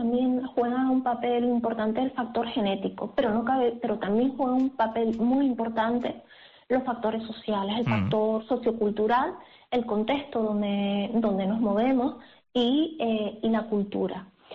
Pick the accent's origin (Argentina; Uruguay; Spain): Spain; Valle Gran Rey, Canary Islands